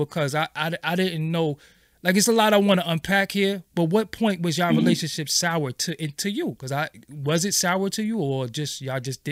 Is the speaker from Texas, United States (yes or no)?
no; Brooklyn, New York, United States; I'm from Brooklyn, so I know who he was